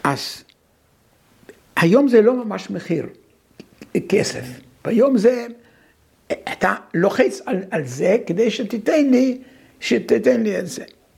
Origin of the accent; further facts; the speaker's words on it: Russia; אני בילדותי הייתי ברוסיה הסובייטית